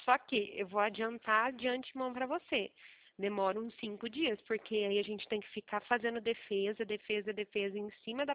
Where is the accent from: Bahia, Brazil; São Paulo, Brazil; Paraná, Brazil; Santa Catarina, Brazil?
São Paulo, Brazil; Limeira; Eu sou aqui da cidade de Limeira.